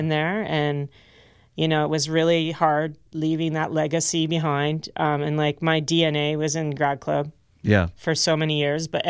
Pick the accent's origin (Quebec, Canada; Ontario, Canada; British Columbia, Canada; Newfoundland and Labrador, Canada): Ontario, Canada; Kingston; As I got the honor to curate the new big festival in Kingston, which is a great honor to be booking for my hometown, this big new venture for Kingston, the Road Trip Festival.